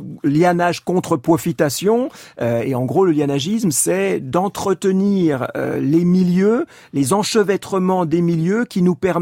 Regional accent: Switzerland; Moi, je suis suisse d'origine et de nationalité.

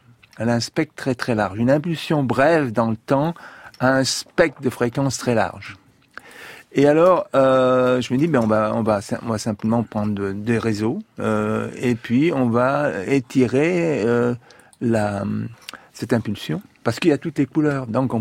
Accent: Auvergne-Rhône-Alpes, France; Moi, je suis savoyard, hein, donc j'adore le ski.

